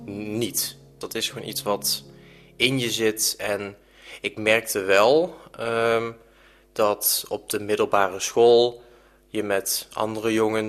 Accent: Veldhoven, North Brabant, Netherlands; ben 29 jaar en dat betekent dat ik dit jaar 30 word. Waar ik heel erg tegenop kijk. Ik ben geboren en getogen in Veldhoven. Ik ben opgegroeid als enig kind.

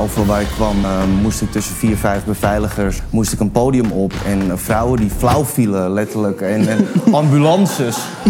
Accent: Landsmeer, North Holland, Netherlands; also born or lived in Amsterdam; Ik kom uit Amsterdam, maar heel snel naar Landsmeer verhuisd. Ja, wel bekend. En dat was eigenlijk gewoon een dorp

